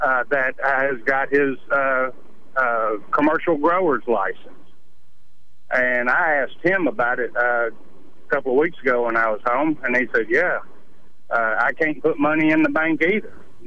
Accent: Oklahoma, United States; I'm from Oklahoma. I've been here for 38 years.

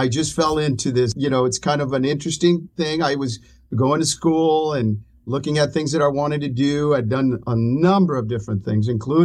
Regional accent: Indio, California, United States; also born or lived in Texas; I was born in Texas and raised in the Coachella Valley. I've been in the city of Indio for most of my life.

